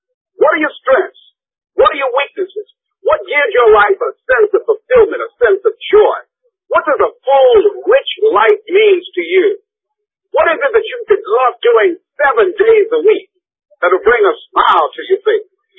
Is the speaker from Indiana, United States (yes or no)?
no; Miami, Florida, United States; born there; I was born in Liberty City on a floor at 62nd Street, a twin brother and me.